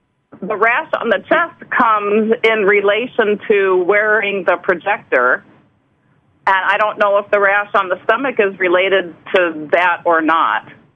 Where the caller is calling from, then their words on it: Chicago, Illinois, United States; I'm in Chicago.